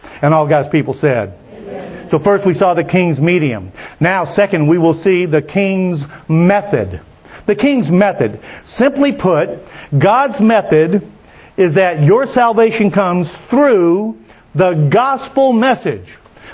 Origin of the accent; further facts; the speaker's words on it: Mississippi, United States; comes from Lawrence, which I'm from Mississippi. They would have never named one of their children Lawrence in Mississippi.